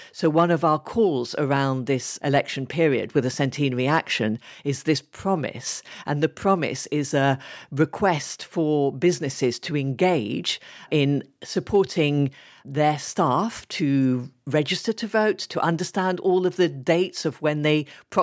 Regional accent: Ethiopia; I grew up in Ethiopia and that was the main influence on me. But then I used to come, even very young, to the UK during the summer holidays.

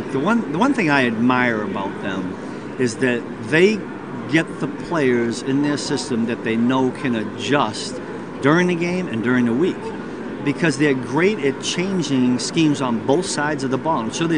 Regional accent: Boston, Massachusetts, United States; I grew up in Boston.

